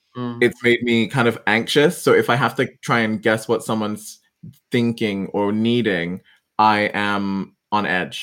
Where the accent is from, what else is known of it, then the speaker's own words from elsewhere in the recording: Ghana; I'm Ghanaian by origin, moved around a lot, but like I'm Ghanaian. And so very West African upbringing.